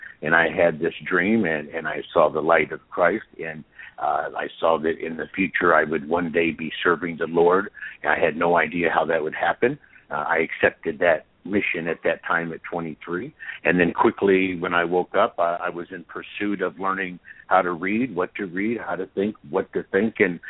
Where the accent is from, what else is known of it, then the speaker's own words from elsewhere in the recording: Ohio, United States; moved away as an adult; now in San Diego, United States; I'm calling in from San Diego. I first started out in Ohio. I went to San Diego when I was 21 and haven't really returned back to Ohio since then.